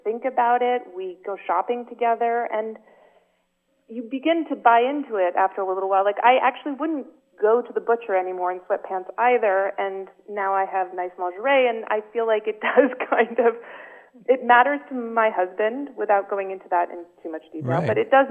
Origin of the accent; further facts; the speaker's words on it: Connecticut, United States; My mother is Swedish, and I grew up in Connecticut